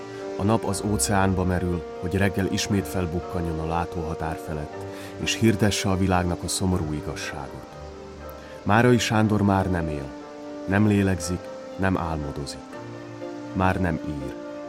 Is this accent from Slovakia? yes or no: yes; Southern Slovakia, Slovakia; Dél-Szlovákiából származom.